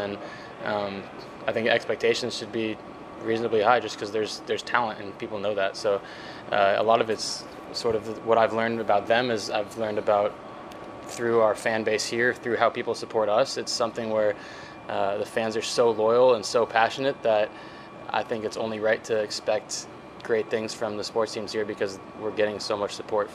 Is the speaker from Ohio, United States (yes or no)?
no; Portland, Oregon, United States; I'm from Portland, like I said, so the fan base for the MLS team there, obviously with the Timbers, is incredible